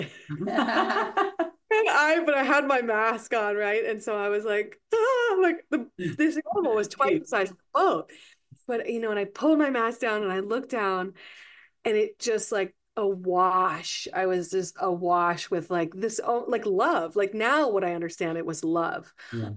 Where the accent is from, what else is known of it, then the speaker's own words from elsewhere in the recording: Florida, United States; also born or lived in New Orleans; So I'm from New Orleans, but I grew up on we had a house in a nature preserve on the panhandle of Florida.